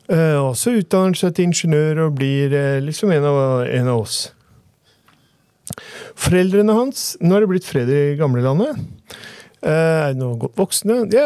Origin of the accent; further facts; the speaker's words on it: Oslo, Norway; ta et eksempel fra Groruddalen, der jeg kommer fra.